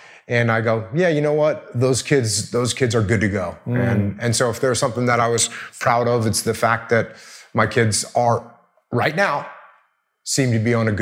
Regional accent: New England, United States; So we've taken an industry, which I grew up in New England, and that used to be sort of the center for textiles in America

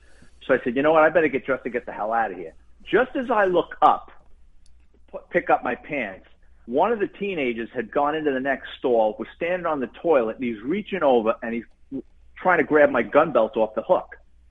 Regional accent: Bronx, New York, United States; And growing up in the Bronx and being a cop, I've seen people put themselves in doing ridiculous things

